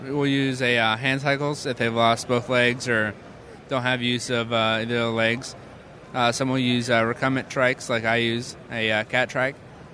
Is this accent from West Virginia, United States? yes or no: no; Arizona, United States; I'm originally from Arizona, so plenty of places to ride out there.